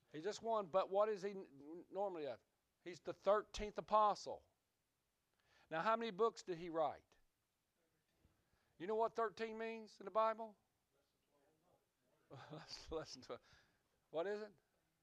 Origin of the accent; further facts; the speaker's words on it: the South, United States; born there; I'm a Southerner by birth.